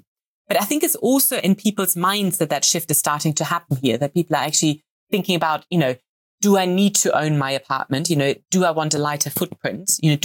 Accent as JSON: {"language": "English", "region": "Hamburg", "country": "Germany", "tie": "born or raised there", "second_language": "English", "lives_now": "United Kingdom", "said": "As you both know, I'm German originally, so I grew up in Hamburg."}